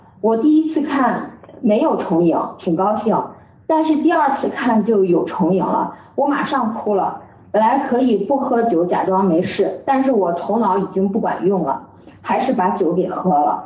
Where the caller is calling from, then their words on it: Brisbane, Queensland, Australia; 尊敬的师傅您好，我是布里斯班的弟子